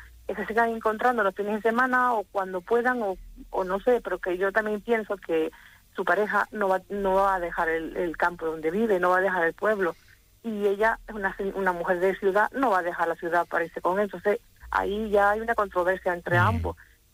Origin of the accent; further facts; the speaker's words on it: Canary Islands, Spain; me voy a las faldas del Teide aquí en mi pueblo, que es un monte precioso.